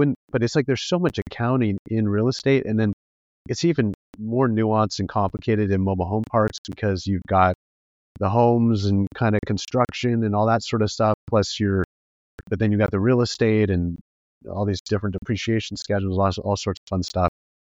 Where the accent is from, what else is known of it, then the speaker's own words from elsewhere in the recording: Iowa, United States; I grew up in Iowa. And in Iowa, it's like everybody took the bus to school.